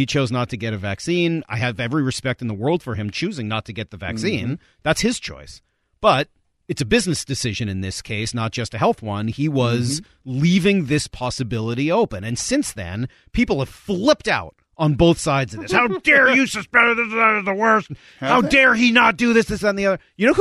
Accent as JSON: {"language": "English", "region": "Northeast", "country": "United States", "tie": "born or raised there", "said": "And so growing up in the Northeast, I mean, the difference between the Bruins and the Canadiens was that."}